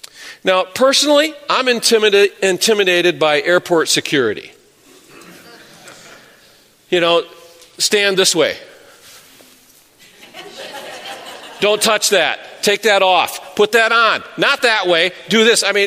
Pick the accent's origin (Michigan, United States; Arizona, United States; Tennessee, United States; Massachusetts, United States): Michigan, United States; moved away as an adult; now in Florida, United States; For example, I grew up in Michigan. And then when I was 20, I moved to Florida.